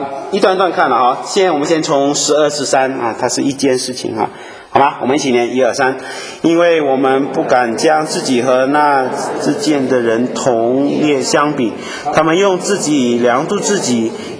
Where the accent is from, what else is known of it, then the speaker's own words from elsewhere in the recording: Malaysia; 在教会长大，我在马来西亚长大嘛，我从我在爸爸的教会一直到我在北美相当长的时间了